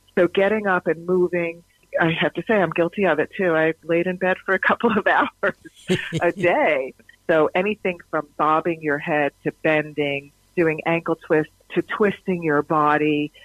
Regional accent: New York City, New York, United States; As a New Yorker, we walk everywhere, and that's sort of been taken away from us.

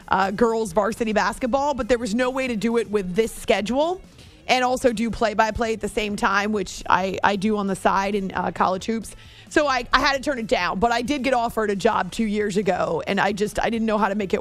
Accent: United States; And I know our country's not perfect, but I am an American, and this is always where I will live.

